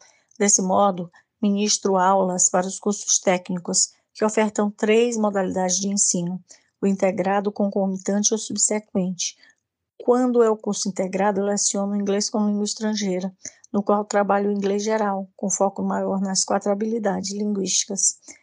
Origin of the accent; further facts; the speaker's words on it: São Luís, Maranhão, Brazil; born there; eu nasci em São Luís do Maranhão, no Brasil